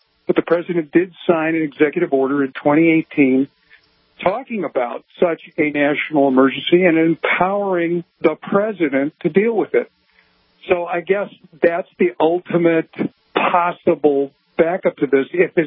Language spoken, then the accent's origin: English; United States; And so we as American citizens have to have that urgency.